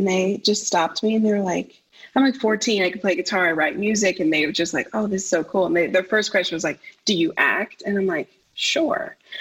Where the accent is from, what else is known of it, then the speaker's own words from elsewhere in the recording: St. Louis, Missouri, United States; now in Greenville, United States; I'm from St. Louis, Missouri, and I have lived in most major cities.